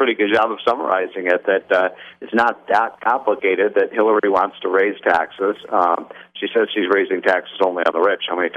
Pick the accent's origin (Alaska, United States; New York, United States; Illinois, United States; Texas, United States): Illinois, United States; It's happening in my home state of Illinois.